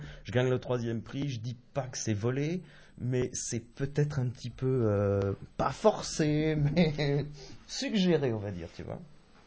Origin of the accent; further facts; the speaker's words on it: France; Peut-être parce que je suis français, blanc.